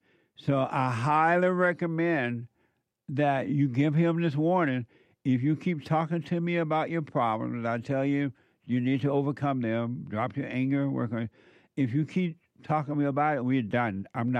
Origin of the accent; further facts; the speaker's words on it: Alabama, United States; when I was growing up in Alabama at my school, we didn't have a football team at all.